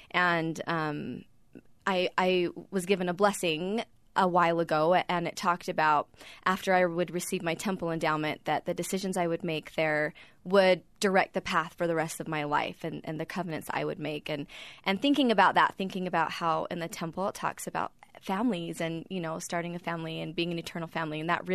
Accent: Bountiful, Utah, United States; And growing up in Bountiful, Utah, I thought, yeah, right. You know, all my friends are Mormon.

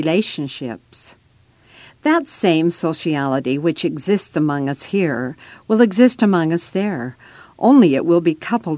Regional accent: Colonia Juarez, Chihuahua, Mexico; I grew up in Colonia Juarez, Mexico, and had a happy childhood.

